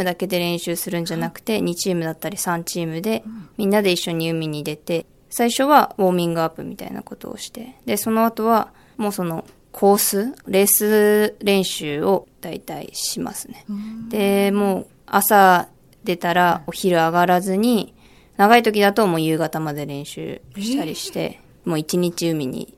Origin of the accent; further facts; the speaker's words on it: Fujisawa, Kanagawa, Japan; はい、神奈川県藤沢市、片瀬海岸出身です。